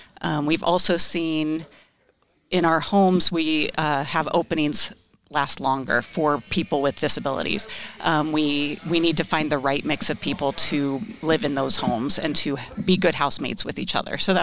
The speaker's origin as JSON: {"language": "English", "town": "Pella", "region": "Iowa", "country": "United States", "tie": "born or raised there", "said": "Yeah, I'm a Pella native, and I have actually been with COC for 24 years now."}